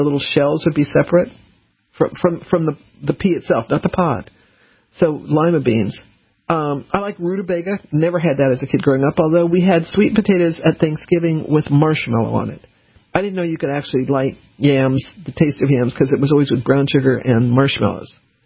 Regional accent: Colorado, United States; Even though I grew up in Colorado, there are lots of chili peppers in Colorado, not in our household.

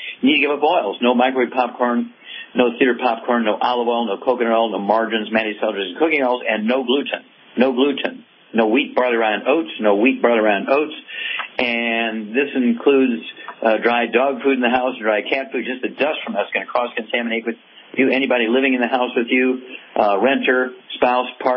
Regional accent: Missouri, United States; let's start out in Missouri, my home state, and go to Ken.

